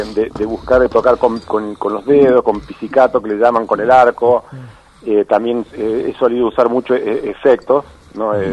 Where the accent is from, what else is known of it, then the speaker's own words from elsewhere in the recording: Córdoba, Argentina; que yo como cordobés y de un pueblo no había tenido nunca.